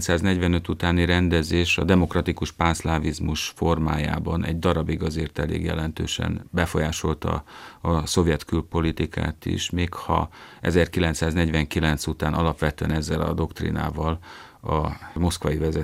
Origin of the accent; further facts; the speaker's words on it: Zakarpattia Oblast, Ukraine; Hát igen, én Kárpátalján nőttem fel